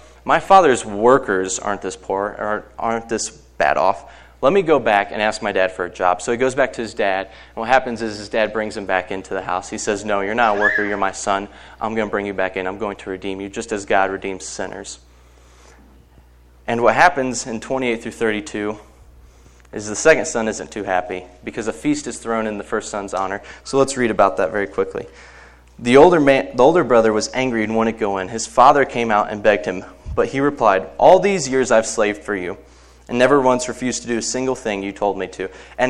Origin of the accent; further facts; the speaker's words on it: Indianapolis, Indiana, United States; I'm from Indianapolis, so, I mean, Colts are my team.